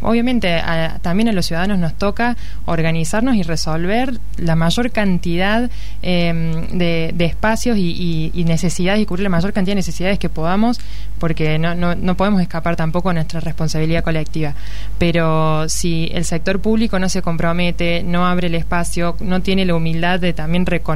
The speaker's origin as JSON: {"language": "Spanish", "region": "Córdoba", "country": "Argentina", "lives_now": "Buenos Aires, Argentina", "said": "yo soy cordobesa pero vivo actualmente en Buenos Aires"}